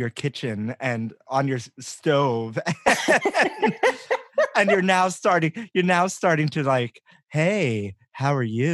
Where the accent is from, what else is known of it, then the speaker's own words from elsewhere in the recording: New York, United States; Yeah, and that's also really old school, and an old school testament, especially growing up in New York.